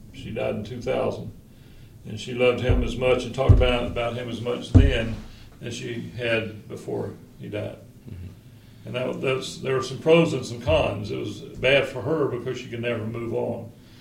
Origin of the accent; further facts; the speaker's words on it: Sylvania, Georgia, United States; I come from Sylvania, Georgia, which is a little place 60 miles from Savannah, Georgia, 60 miles from Augusta, Georgia. It's where I grew up.